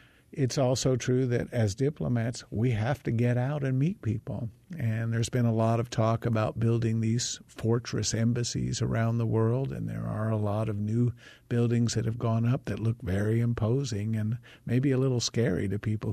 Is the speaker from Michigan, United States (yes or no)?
no; Austin, Texas, United States; And I have found in my own educational background, for example, growing up in Austin and my wife was Mexican-American